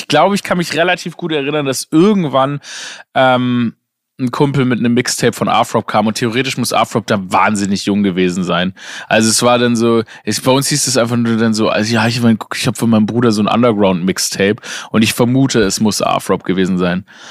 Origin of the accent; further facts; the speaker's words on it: Stuttgart, Baden-Württemberg, Germany; Ich komme ja aus Stuttgart, ursprünglich aus Stuttgart